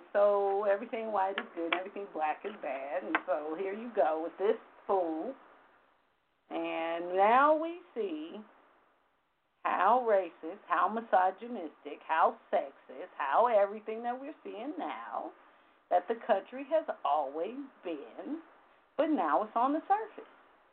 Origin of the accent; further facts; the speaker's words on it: Los Angeles, California, United States; I'll turn L.A., nigga, I ain't from here. I'm from South Central in 2 seconds.